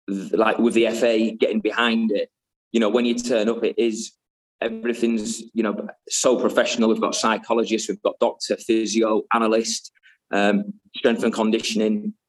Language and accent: English; Hull, Yorkshire and the Humber, United Kingdom; Yeah, well, so growing up in Hull